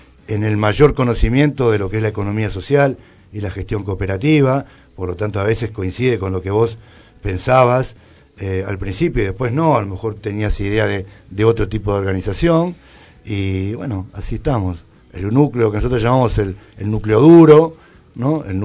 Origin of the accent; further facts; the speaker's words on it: Francisco Álvarez, Buenos Aires Province, Argentina; nosotros somos de Álvarez. La mayoría de nosotros está en Álvarez o gestiona su acción cultural en Álvarez y seguimos en el mismo lugar, en el centro de Francisco Álvarez.